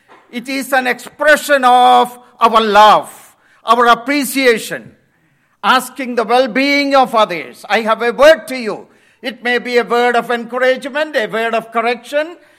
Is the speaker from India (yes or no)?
yes; India; When I was growing up in India in my boyhood